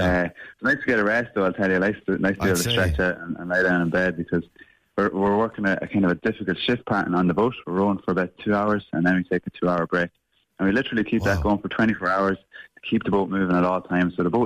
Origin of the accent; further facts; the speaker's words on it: Dundalk, Leinster, Ireland; I'm from just outside Dundalk